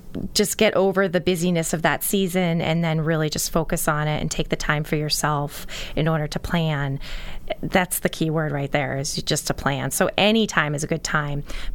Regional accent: Sturbridge, Massachusetts, United States; now in Plymouth, United States; I live in Plymouth. I've lived in Plymouth now for about 12 years. I'm originally from Sturbridge, Massachusetts, which is central.

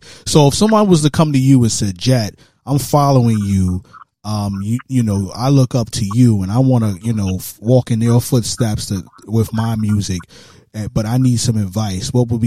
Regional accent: Brooklyn, New York, United States; now in Jacksonville, United States; I'm from Brooklyn, New York, but I'm in Jacksonville, Florida right now.

